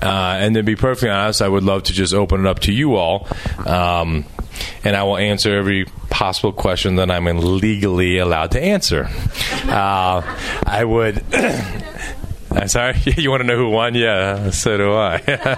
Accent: Dayton, Ohio, United States; I came from Dayton, Ohio. 5 p.m., not 5:01, 5 p.m., we sat down and had dinner, my brother and my two parents.

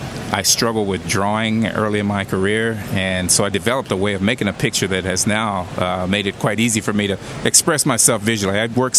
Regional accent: Oklahoma, United States; born there; also born or lived in Kansas City; I was born in Oklahoma, and I lived in Kansas City

